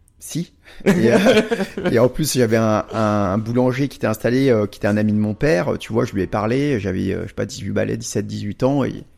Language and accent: French; Normandy, France; Je viens de la Normandie, enfin, moi je viens de loin, hein, je viens d'un autre monde.